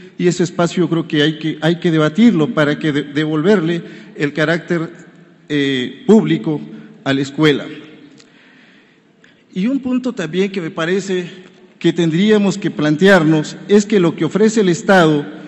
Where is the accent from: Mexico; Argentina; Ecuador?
Mexico; Guerrero; Yo vengo de Guerrero, efectivamente, un estado de paradojas, porque es la tierra de Vicente Guerrero y de Ignacio Manuel Altamirano, pero también es la tierra de los caciques, de los Rubénes Figueroa y de los Aguirre Rivero.